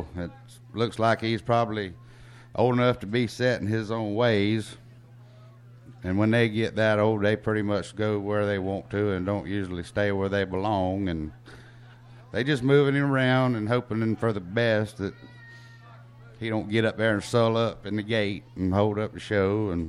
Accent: Okeechobee, Florida, United States; I was born and raised in Okeechobee, Bassinger, which is in Okeechobee County.

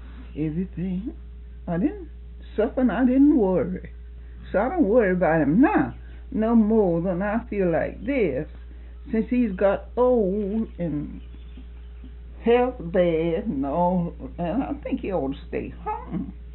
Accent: Georgia, United States; moved away as an adult; I said, I was born and raised in Georgia. And started my family there. My children were small when they come here, but you know I stayed in Georgia a long time.

